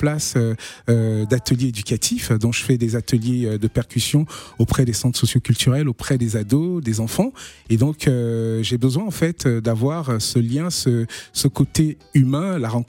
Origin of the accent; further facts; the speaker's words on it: Cameroon; also born or lived in France; j'ai grandi en partie au Cameroun, en France. Et donc, j'ai cette double, en fait, on va dire, cette double culture qui est plutôt un enrichissement.